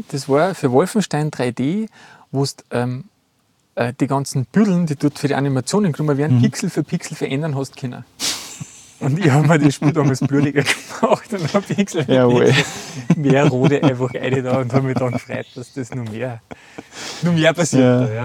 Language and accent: German; Upper Austria, Austria; Wir sind ja im Innviertel aufgewachsen.